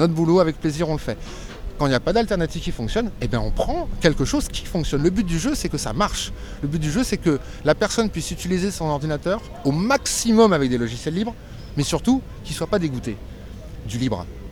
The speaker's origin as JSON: {"language": "French", "town": "Montpellier", "region": "Occitanie", "country": "France", "said": "comme nous, on est de Montpellier"}